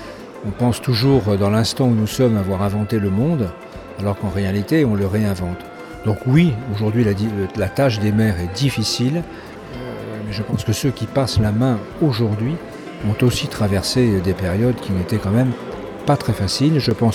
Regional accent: France; Et chez nous, en France, c'est la commune.

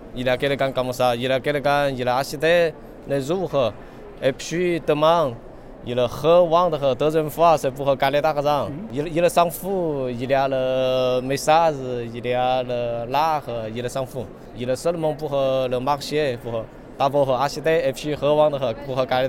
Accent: China; French is a second language; moved away as an adult; now in France; je viens de Chine, je suis né en Chine. Je suis chinois.

